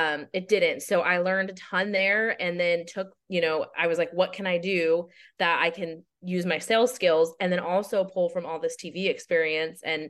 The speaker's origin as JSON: {"language": "English", "town": "Kansas City", "country": "United States", "said": "And I decided I wanted to stay home. I'm from Kansas City and I had finally made it back. I didn't want to move again."}